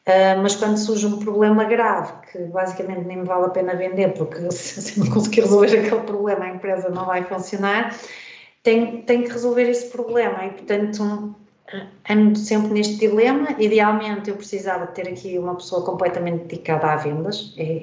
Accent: Portugal; porque eu sou, pronto, sou portuguesa, não é?

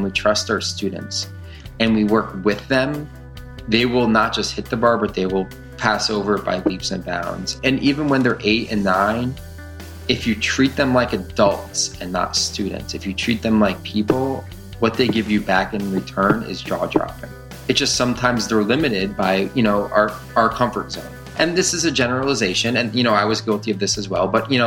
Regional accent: Trumbull, Connecticut, United States; also born or lived in Pennsylvania; I've been in Pennsylvania since 2001 because I went to college here. I went to grad school here, but I grew up in Connecticut, went through, in Trumbull, Connecticut was my hometown.

